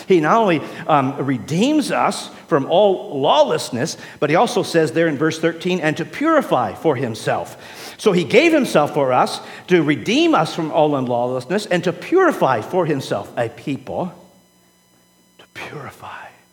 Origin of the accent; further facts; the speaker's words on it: St. Louis, Missouri, United States; I'm from St. Louis. There's an R in there, I believe.